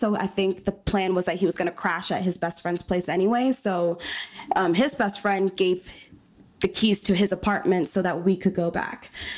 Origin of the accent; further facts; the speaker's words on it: New York, United States; at least for me, because I'm a New Yorker.